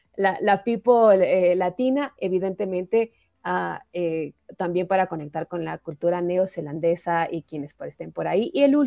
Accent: Quito, Pichincha, Ecuador; Yo soy de Pichincha también, nuestra provincia es Pichincha, pero yo soy de Quito

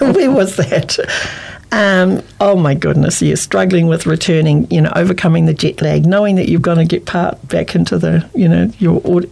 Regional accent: New Zealand; And where are you from? From New Zealand.

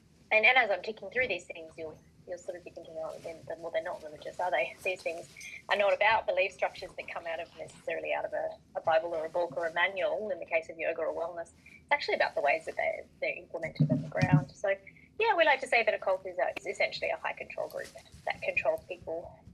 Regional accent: Australia; I'm Australian. You'll probably pick that up from my accent. I'm from a rural regional area here in Australia, so my experiences are a lot outside the urban, although I do live urban now.

